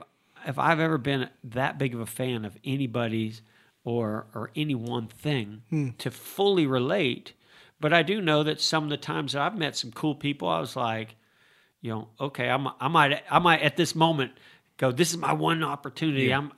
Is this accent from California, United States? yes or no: yes; California, United States; Was it because I was from California?